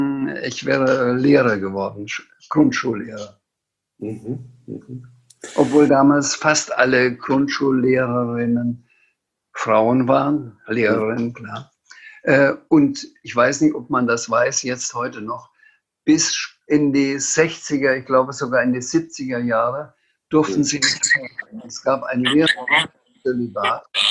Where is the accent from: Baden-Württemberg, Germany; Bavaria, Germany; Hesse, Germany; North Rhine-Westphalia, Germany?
Bavaria, Germany; accent: Franconian; trotz meiner fränkischen Mundart